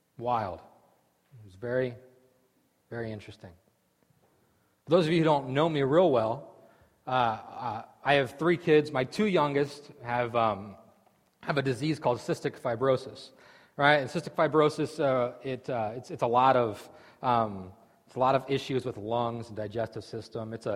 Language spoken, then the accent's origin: English; Lebanon, Pennsylvania, United States; And I was sitting next to this lady from ghetto Harrisburg, you know, and I'm from Lebanon.